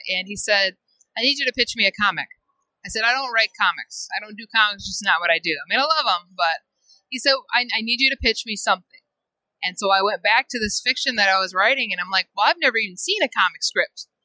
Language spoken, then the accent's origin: English; Michigan, United States; And it was during the ice storms that we had in the Midwest. I'm from Michigan.